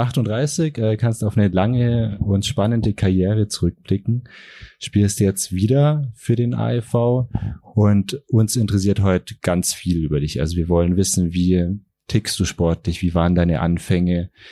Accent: Bavaria, Germany; Ich komme selber aus dem Allgäu und bin auch so ein bisschen im Zwiespalt.

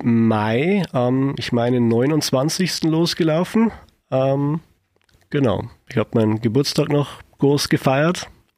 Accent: Pfreimd, Bavaria, Germany; ich komme aus Pfreimd und ich bin den Jakobsweg gelaufen.

